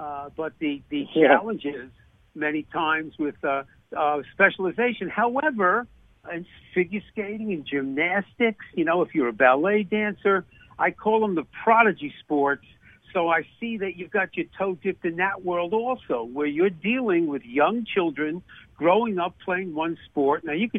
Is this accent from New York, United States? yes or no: yes; Massapequa, New York, United States; You know, I'm from Massapequa, so it's great to touch base, interact, you know, with you.